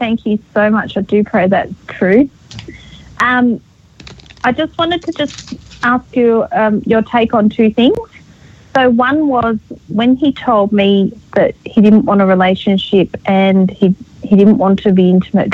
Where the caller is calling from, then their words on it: Australia; I'm calling from Australia, so I'm really excited to talk to you guys